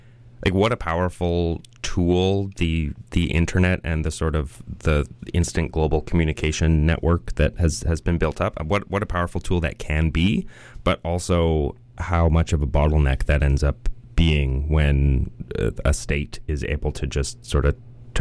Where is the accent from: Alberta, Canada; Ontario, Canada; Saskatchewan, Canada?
Alberta, Canada; I grew up in Alberta in the Rocky Mountains